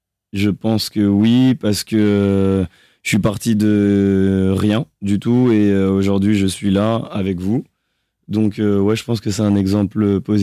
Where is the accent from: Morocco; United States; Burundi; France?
France; born there; Je suis né en France et j'allais en vacances très très tôt en Guinée.